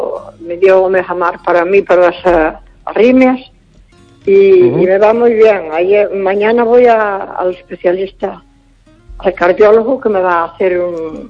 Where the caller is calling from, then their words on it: Ponteareas, Galicia, Spain; de Puente Areas, sí.